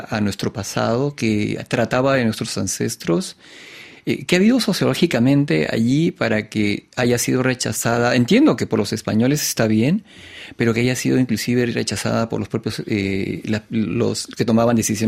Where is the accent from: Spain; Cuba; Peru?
Peru; now in Paris, France; yo salí del Perú, porque creo que yo salí del Perú el año 90